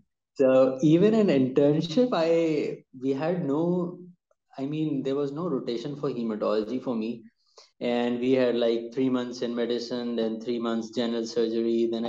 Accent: Karachi, Sindh, Pakistan; born there; English is a second language; I'm 33 years old. And I was born in Pakistan, in its capital city, it's known as Karachi.

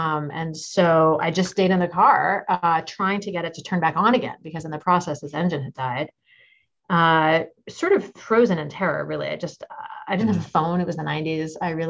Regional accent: Tacoma, Washington, United States; just coming into my hometown of Tacoma.

